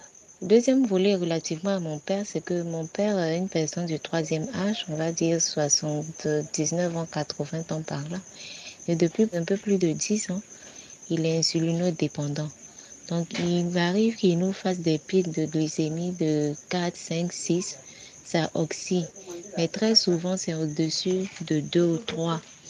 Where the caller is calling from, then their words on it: Abidjan, Côte d’Ivoire; d'Abidjan, j'ai 38 ans